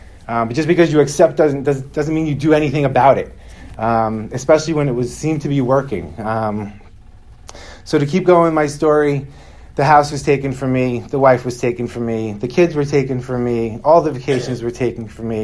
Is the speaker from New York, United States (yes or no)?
yes; Long Island, New York, United States; I am 42 years old. I am from New York. Long Island, New York, some might know. I come from a pretty large Roman Catholic Italian family.